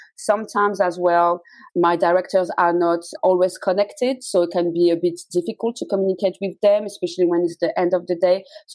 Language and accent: English; France; now in London, United Kingdom; because I'm from France, and where I'm from France is just at the border with Switzerland.